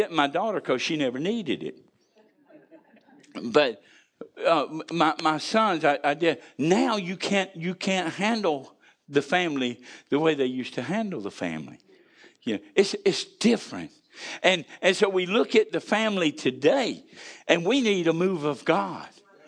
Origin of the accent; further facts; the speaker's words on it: Panama City, Florida, United States; I was brought up in Panama City, and went to school over there, went to college over, went to Gulf Coast, and we went to the beach a lot.